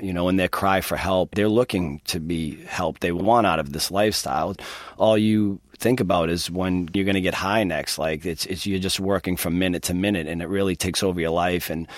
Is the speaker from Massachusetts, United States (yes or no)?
yes; Lawrence, Massachusetts, United States; Lawrence, Massachusetts is my hometown. I was born and raised there, spent the first two decades of my life there.